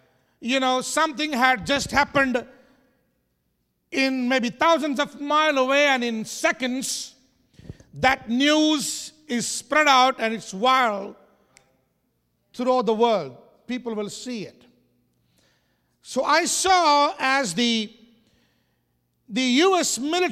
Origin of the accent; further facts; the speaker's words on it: Pakistan; But under the current citizenship that I hold as a Pakistani, it is a big stamp on my passport